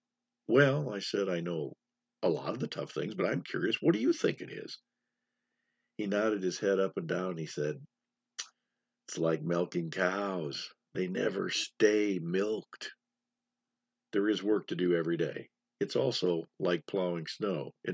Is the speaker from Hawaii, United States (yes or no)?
no; Minnesota, United States; also born or lived in North Dakota; It's not that I'm not used to snow, being a Minnesotan, or don't know what to do with drifting snow, having moved here from North Dakota.